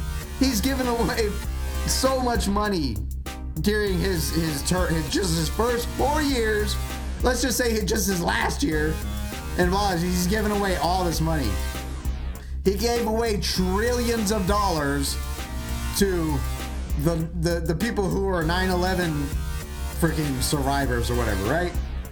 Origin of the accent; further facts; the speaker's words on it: Las Vegas, Nevada, United States; I'm from Vegas. I put in my time in Vegas.